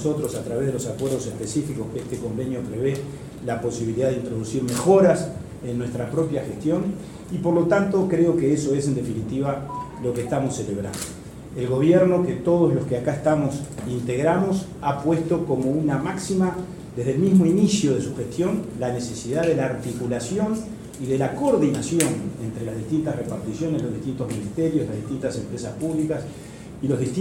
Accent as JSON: {"language": "Spanish", "country": "Uruguay"}